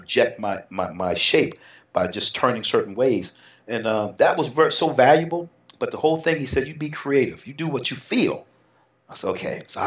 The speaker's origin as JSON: {"language": "English", "country": "United States", "lives_now": "Germany", "said": "So I'm over in Germany trying to find connections. So I'm American over here competing internationally."}